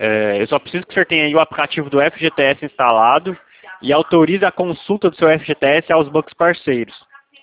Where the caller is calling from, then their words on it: Goiânia, Goiás, Brazil; Eu sou aqui de Goiânia, senhor.